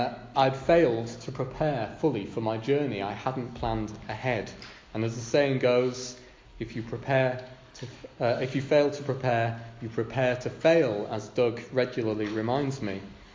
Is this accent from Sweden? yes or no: no; Robin Hood's Bay, Yorkshire and the Humber, United Kingdom; I grew up in Robin Hood's Bay, and I remember being warned about the danger of the tides from a young age